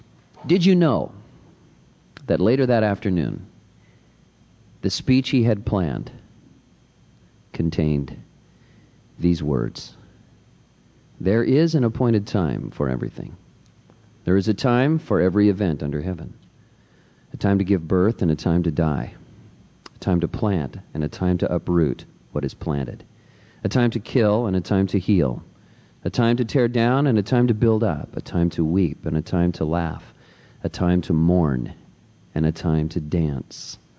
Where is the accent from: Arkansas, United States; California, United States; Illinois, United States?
California, United States; Scotts Valley; in a little store in Camp Evers in Scotts Valley, California, this little wide spot in the road down my hometown.